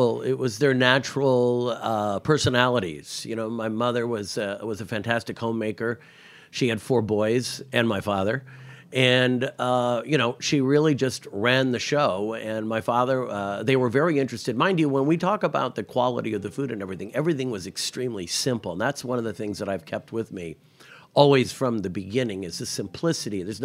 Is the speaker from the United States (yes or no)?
yes; New York, United States; And so it became this sort of fantastic life growing up in New York.